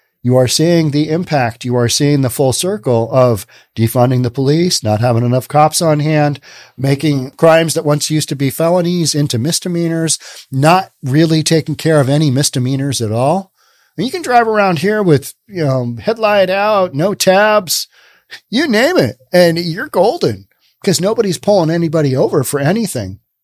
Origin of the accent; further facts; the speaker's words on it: Seattle, Washington, United States; I'm not trying to butter you up because I'm from Seattle.